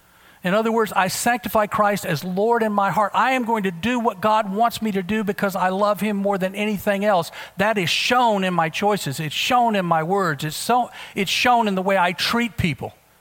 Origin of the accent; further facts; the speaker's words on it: United States; Father, I'm an American. I've got independence baked into my heart. I grew up wanting to be free, totally free.